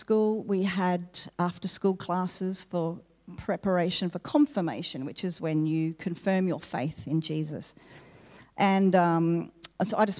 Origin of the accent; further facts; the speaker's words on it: Queensland, Australia; also born or lived in Sydney; I was born in Sydney, as were my parents. As a baby, though, we moved to Queensland because Dad wanted to become a policeman